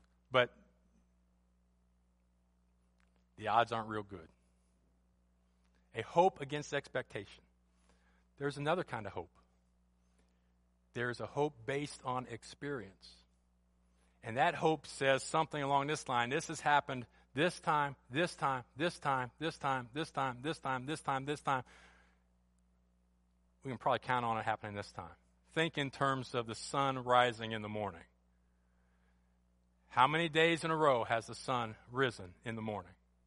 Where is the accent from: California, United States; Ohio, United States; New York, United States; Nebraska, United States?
Ohio, United States; And I'm from Ohio, and I grew up in a family that my father, when he was a young person, was a Cleveland Browns fan.